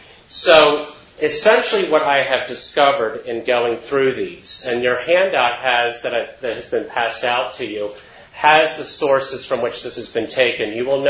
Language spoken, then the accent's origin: English; Baltimore, Maryland, United States; And you all know I'm from Baltimore, so I'm going to have a natural bias for Johns Hopkins.